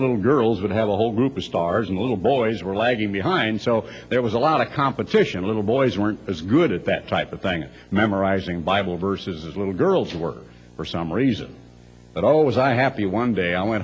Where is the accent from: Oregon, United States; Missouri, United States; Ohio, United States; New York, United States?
Oregon, United States; Eugene; When I was a little boy growing up in Eugene, Oregon, a little unincorporated part of town with outdoor facilities